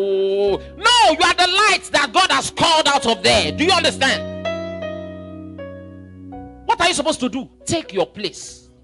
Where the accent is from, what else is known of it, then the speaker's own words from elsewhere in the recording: Ondo, Nigeria; I am from Ondo. You cannot argue with me. I'm the son of the soil.